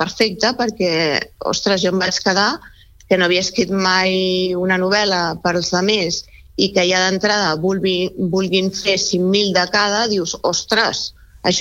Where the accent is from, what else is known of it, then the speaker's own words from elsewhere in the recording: Barcelona, Catalonia, Spain; born there; now in Sant Feliu de Guíxols, Spain; jo sóc nascuda a Barcelona, però sóc guixolenca d'adopció i empordanesa per devoció.